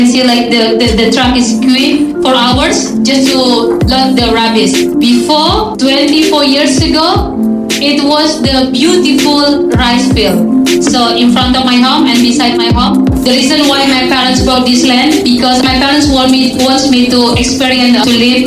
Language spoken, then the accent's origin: English; Bantar Gebang, West Java, Indonesia; I grew up in Bantar Gebang.